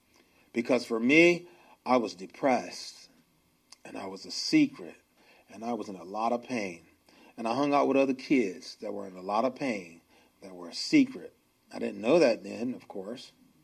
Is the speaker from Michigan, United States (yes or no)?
yes; Flint, Michigan, United States; Born and raised in Flint, Michigan, born to my mother and my father, I was born in a one-parent home.